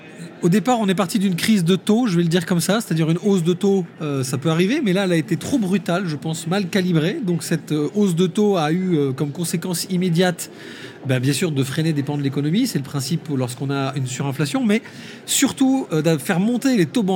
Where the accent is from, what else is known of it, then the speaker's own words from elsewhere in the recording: Bordeaux, Nouvelle-Aquitaine, France; je suis bordelais